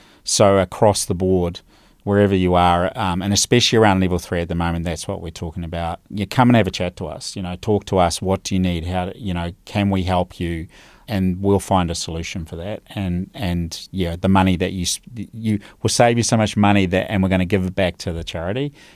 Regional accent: London, United Kingdom; now in New Zealand; and I'm a Londoner, and I've got the passport and everything.

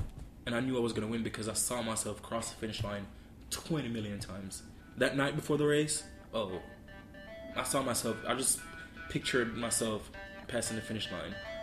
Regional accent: Jamaica; It was fun growing up, and I say that because I'm Jamaican. It's really fun growing up in Jamaica.

